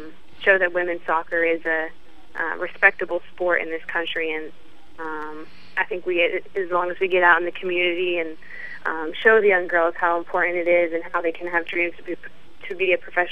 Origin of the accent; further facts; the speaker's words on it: Philadelphia, Pennsylvania, United States; I actually, as I said, I grew up in Philadelphia, so I watched the Philadelphia Charge play.